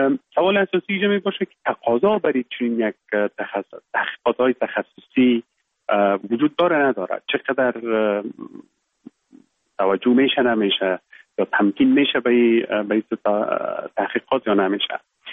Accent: Baghlan, Afghanistan; born there; moved away as an adult; also born or lived in Kabul; ما در ولایت بغلان متولد شدیم، یکی از ولسوالی های خوست و فرنگ نام داره. صنف 7 مکتب یا صنف 8 مکتب و بعد در لیسه استقلال کابل در خواندیم. زمینه تحصیل مساعد شد که بعد از صنف 12 بیاییم به انگلستان،

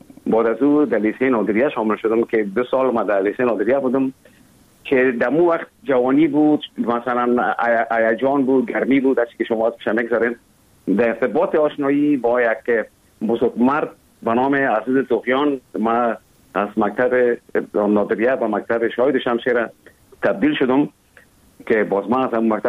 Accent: Kabul, Afghanistan; born there; also born or lived in other provinces; اصلا زادگاه من کابل است، ولی همطور که گفتم زیاد ما در دیگه ولایت هم بودیم

